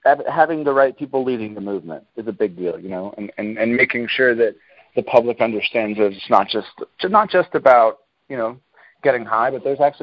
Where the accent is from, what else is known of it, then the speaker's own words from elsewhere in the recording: Boston, Massachusetts, United States; now in Denver, United States; So I'm actually originally from Boston, go Pats.